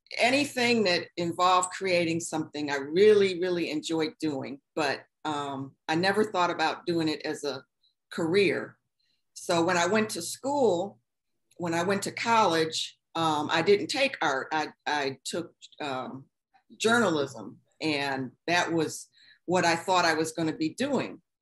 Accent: Buffalo, New York, United States; I'm from Buffalo, New York, just like you.

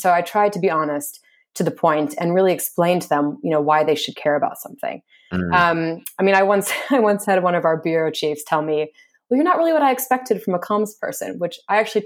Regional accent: Chicago, Illinois, United States; moved away as an adult; now in London, United Kingdom; I'm originally from Chicago, in the States. I've been in the UK for about 10 years though, so it's been a while.

